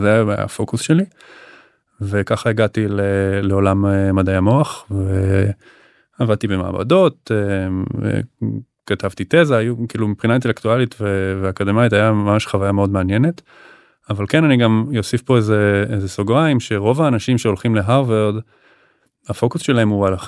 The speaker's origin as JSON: {"language": "Hebrew", "town": "Tel Aviv", "region": "Tel Aviv District", "country": "Israel", "tie": "born or raised there", "also_born_or_lived": "Sde Boker / United States", "said": "הטרנזישן הראשון שלי היה מעבר מתל אביב לשדה בוקר בתיכון. זאת אומרת, אז אפילו בתור ילד בן 14"}